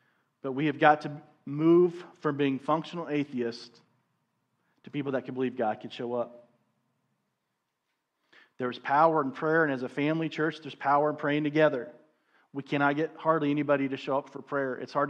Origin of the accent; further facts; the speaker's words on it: Missouri, United States; I grew up in Missouri.